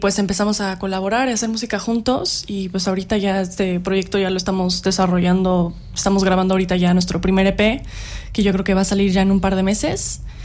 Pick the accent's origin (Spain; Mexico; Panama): Mexico; Querétaro; Y empecé cantando aquí en Querétaro, yo soy queretana.